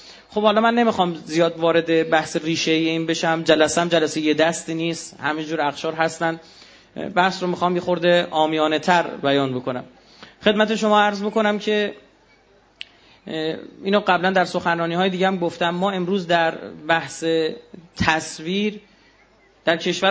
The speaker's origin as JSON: {"language": "Persian", "country": "Iran", "said": "متاسفانه ما ایرانیام استاد این هستیم که شور یه چیزی رو در بیاریم"}